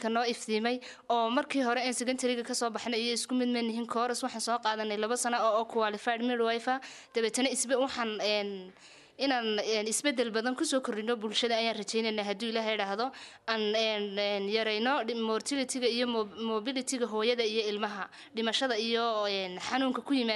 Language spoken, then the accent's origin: Somali; Tog Wajaale, Gabiley, Somalia; waxaan ka socdaa gobolka gabiley gaar ahaan degmada tagwajaale